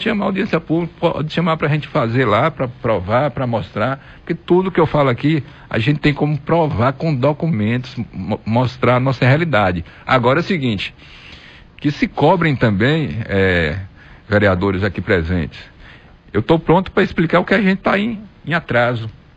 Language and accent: Portuguese; Bahia, Brazil; que é uma coisa dos baianos, nós somos baianos